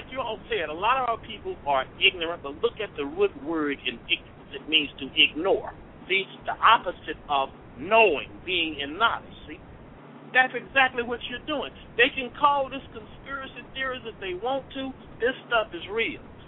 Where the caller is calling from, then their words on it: Atlanta, Georgia, United States; Praise the Most High. I'm calling from Atlanta, Georgia.